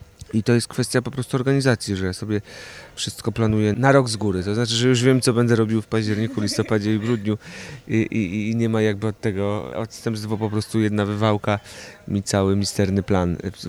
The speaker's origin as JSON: {"language": "Polish", "town": "Radom", "region": "Masovian Voivodeship", "country": "Poland", "said": "Jestem z Radomia"}